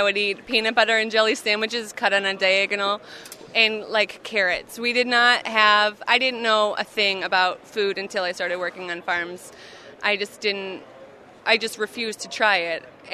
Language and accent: English; Milwaukee, Wisconsin, United States; because I grew up in Milwaukee and my family lives there.